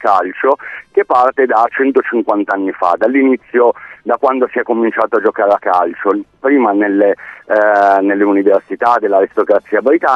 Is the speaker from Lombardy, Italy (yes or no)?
yes; Milan, Lombardy, Italy; io sono di Milano, tifo